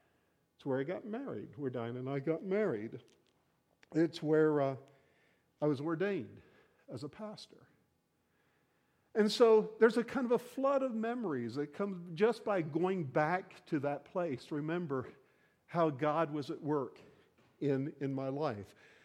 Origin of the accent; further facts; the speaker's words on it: Parkville, Maryland, United States; You know, I grew up in just outside of Baltimore in Parkville, growing up in Parkville Baptist Church.